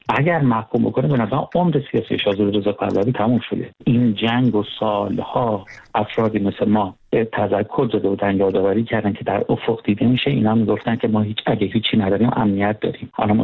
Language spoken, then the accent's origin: Persian; Iran; چون من به عنوان یک ایرانی